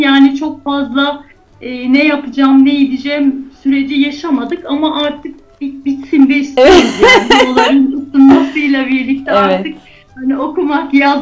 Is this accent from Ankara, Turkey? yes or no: no; Eşmekaya, Aksaray Province, Turkey; O zaman hep Eşmekayalıyız diyorduk. Hala böyle bir kültürümüz var. Kabul etmiyoruz çevresindeki illeri vesaire. Orada doğdum, büyüdüm. Sanırım benim dedelerim kurmuş orayı. Soy ismi oradan biz almışız. Hala ailemin büyük bir çoğunluğu orada yaşıyor.